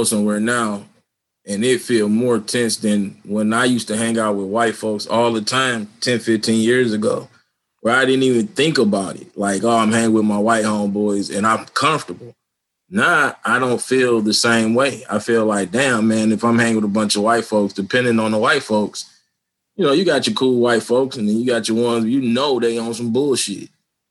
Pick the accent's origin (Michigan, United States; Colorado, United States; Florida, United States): Michigan, United States; Detroit; I told people I was from Detroit